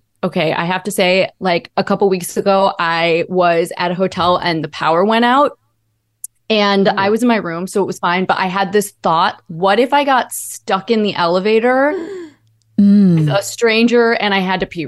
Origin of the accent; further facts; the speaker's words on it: Ohio, United States; I grew up in Ohio.